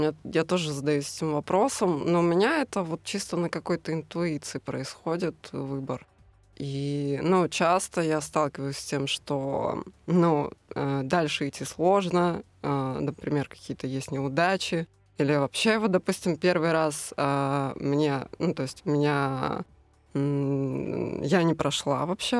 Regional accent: Azov, Rostov Oblast, Russia; born there; now in Saint Petersburg, Russia; Я родилась в Азове, это Ростовская область.

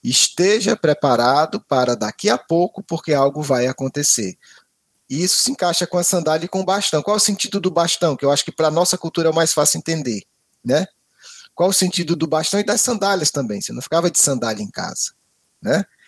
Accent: Ceará, Brazil; Eu sou do Ceará, a gente gosta de carneiro

